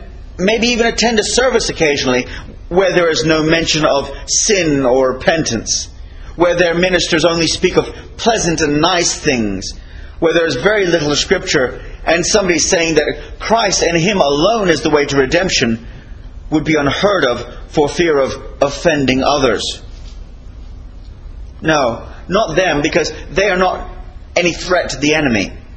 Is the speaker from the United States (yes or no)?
no; Lakenheath, East of England, United Kingdom; born there; And myself, I was born in Lakeheath, Suffolk. It says so on my birth certificate, so they would say I was from England, because I was born in England.